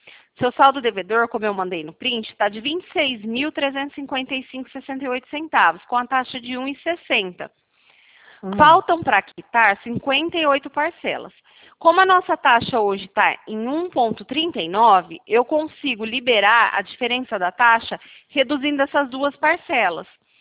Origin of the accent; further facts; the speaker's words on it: Presidente Prudente, São Paulo, Brazil; Eu sou daqui de Presidente Prudente.